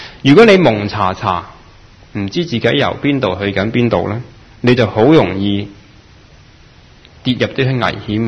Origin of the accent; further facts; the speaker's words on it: Guangdong, China; 六祖當然係南方人啦，佢哋係我哋廣東人